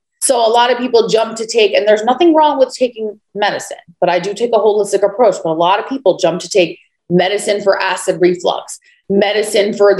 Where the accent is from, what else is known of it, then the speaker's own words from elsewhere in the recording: New York, United States; I'm from New York. If I go there and I have the pizza or bagel, come on, I can't help myself.